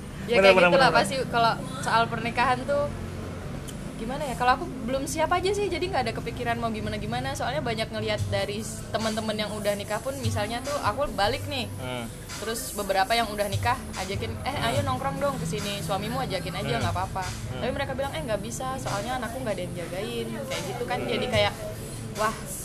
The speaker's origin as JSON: {"language": "Indonesian", "town": "Tanjung Selor", "region": "North Kalimantan", "country": "Indonesia", "said": "Tanjung Selor."}